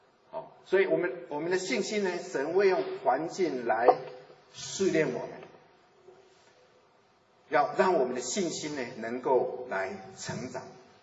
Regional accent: Taiwan; 我从台湾来的，我曾经爬过台湾最高的山玉山

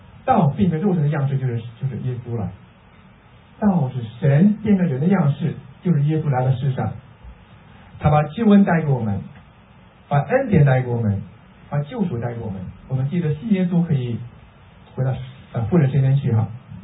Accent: China; moved away as an adult; 我是在我是六二年出生哈，在中国受教育二十八岁离开中国，六二年出生到九零年离开中国，二十八年在中国。

